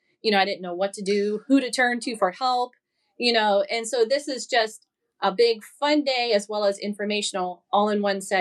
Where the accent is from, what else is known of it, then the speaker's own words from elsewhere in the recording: Alliance, Ohio, United States; I'm from Alliance, Ohio.